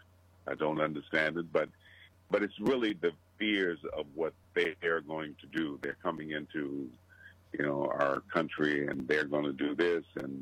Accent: Michigan, United States; I was in my hometown, Michigan, and I went to places and I saw people watching.

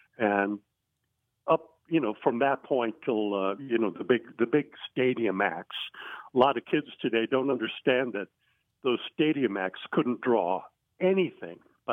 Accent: Philippines; I grew up in the Philippines.

